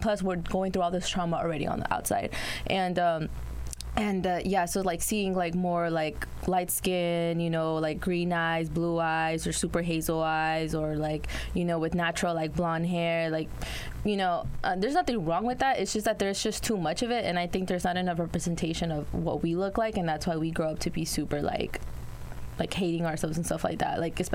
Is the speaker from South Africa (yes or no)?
no; Oaxaca, Mexico; now in United States; I always felt like I was different from others because of the fact that I came from Oaxaca and I couldn't really make myself, like, comfortable in the United States